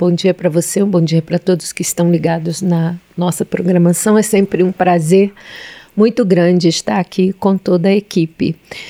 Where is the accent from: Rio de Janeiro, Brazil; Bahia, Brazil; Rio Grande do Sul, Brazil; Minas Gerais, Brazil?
Bahia, Brazil; na região Nordeste, que é a região que eu represento, né, eu sou da Bahia